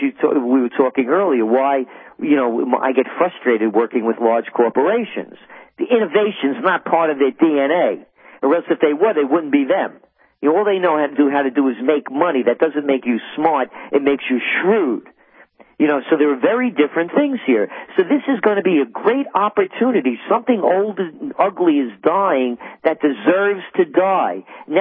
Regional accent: Bronx, New York, United States; You know, my father, there were seven of us. I grew up in the Bronx.

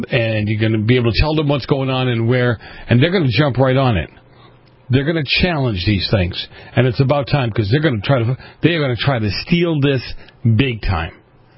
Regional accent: Boston, Massachusetts, United States; Ken, I have a joke about Boston, growing up in Boston.

